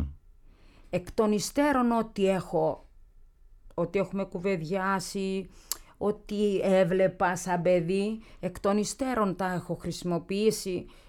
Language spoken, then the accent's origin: Greek; Lygortynos, Crete, Greece; Το χωριό μου το λένε Λιγόρτινο.